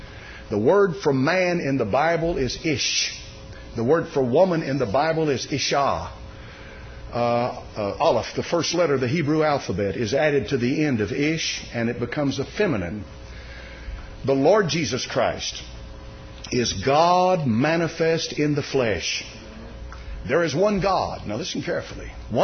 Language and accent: English; Texas, United States; I was raised Baptist in Texas, and half the things she does in her profession is not allowed.